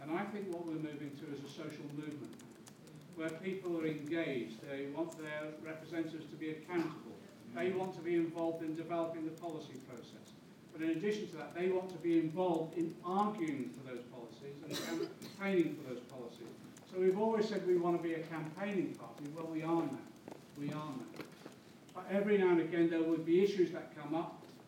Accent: Liverpool, North West England, United Kingdom; I'm from a Liberal originally, I'm a Scouser

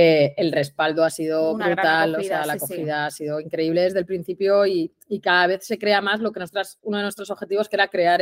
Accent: Alicante, Valencian Community, Spain; Yo que sí que soy de aquí de Alicante, aunque me he movido bastante

